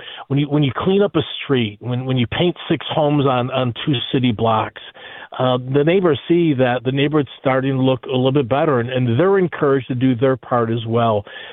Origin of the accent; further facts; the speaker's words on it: Buffalo, New York, United States; You know, I grew up in Buffalo, grew up in the north side of the city, lived here for 40 years, moved away for 20 years.